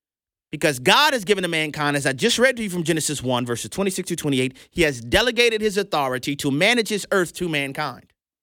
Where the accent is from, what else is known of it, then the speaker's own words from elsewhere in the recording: New Orleans, Louisiana, United States; Y'all know, most of y'all know, I'm from New Orleans. I lived through Hurricane Katrina.